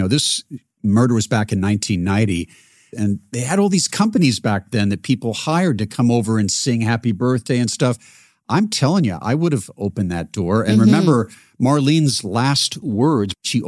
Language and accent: English; Seattle, Washington, United States; I grew up in Seattle, and the most popular show when I was a kid was called J.P. Patches.